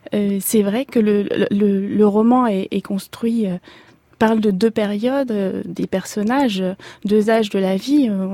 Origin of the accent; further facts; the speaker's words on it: L'Île-Saint-Denis, Île-de-France, France; sur l'île Saint-Denis, c'est là où j'ai grandi.